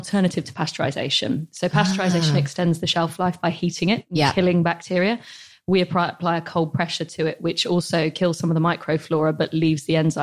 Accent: South West England, United Kingdom; I'm from Somerset

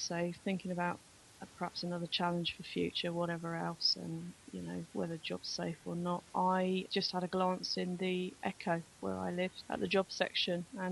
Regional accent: Poole, South West England, United Kingdom; I'm from Poole, and it's the plumbing course.

